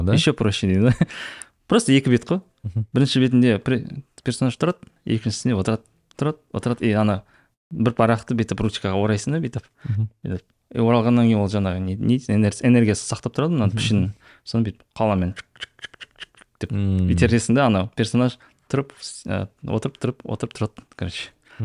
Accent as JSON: {"language": "Kazakh", "town": "Zhezkazgan", "region": "Ulytau Region", "country": "Kazakhstan", "tie": "born or raised there", "said": "Жаңа балалық шағымызда енді көбіміз жаңағы жезқазғанда сол шектеулі каналдар бар ғой, там алты ақ канал болды бізде"}